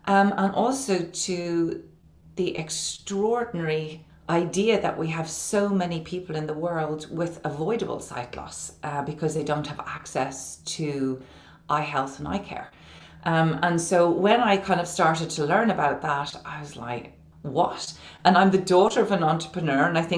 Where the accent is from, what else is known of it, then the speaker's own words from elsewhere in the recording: Ireland; Well, I'm a troublemaker for starters. I'm Irish and I'm a troublemaker. I'm 51 years old.